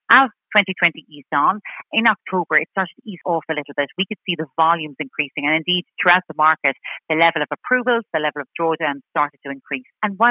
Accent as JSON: {"language": "English", "country": "Ireland", "said": "We're Irish, we love owning our own homes"}